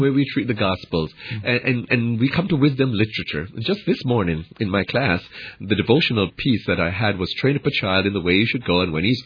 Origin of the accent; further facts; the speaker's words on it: Jamaica; The person who knew I came from Jamaica, knew all the nuances of Jamaicanisms